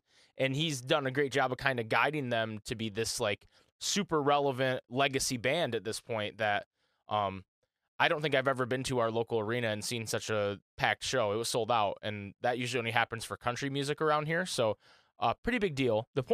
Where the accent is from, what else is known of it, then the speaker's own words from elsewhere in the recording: Grand Rapids, Michigan, United States; Tara and I went and saw them recently in my hometown of Grand Rapids.